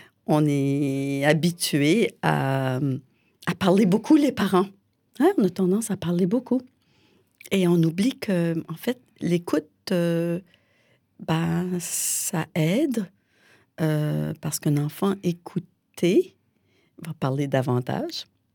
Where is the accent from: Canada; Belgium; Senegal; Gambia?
Canada; Moi, je suis canadienne et puis on est très proche des Américains.